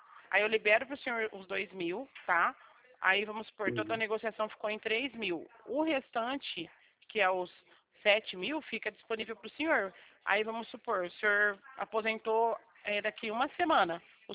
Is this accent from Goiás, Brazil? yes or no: no; Bebedouro, São Paulo, Brazil; Eu sou de Bebedouro.